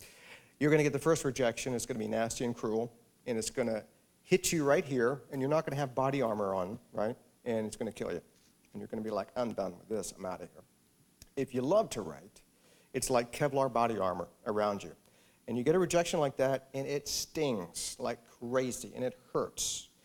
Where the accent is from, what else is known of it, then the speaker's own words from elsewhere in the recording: the South, United States; I grew up in the South, so I really cut my sort of literary teeth people like Eudora Welty and Flannery O'Connor